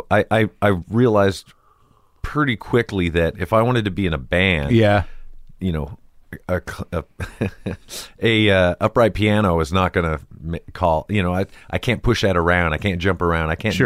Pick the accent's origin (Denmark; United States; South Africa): United States; Downey, California; me and my buddy growing up in the Downey area, we kind of both picked up the guitar at the same time.